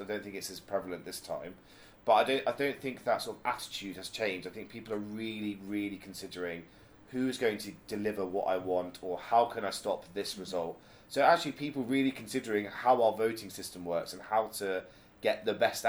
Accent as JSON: {"language": "English", "town": "Truro", "region": "South West England", "country": "United Kingdom", "said": "So I come from Truro in Falmouth, which is a marginal seat in Cornwall. So that's where I voted"}